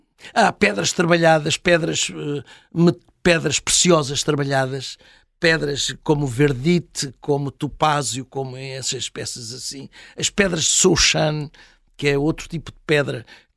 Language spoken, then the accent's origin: Portuguese; Goa, India; Portuguese is a second language; also born or lived in Daman; Onde nasci. Uhum. Depois mudei-me para Goa, onde fiz a 3ª e a 4ª classe da escola primária. Ali já falava o concanim.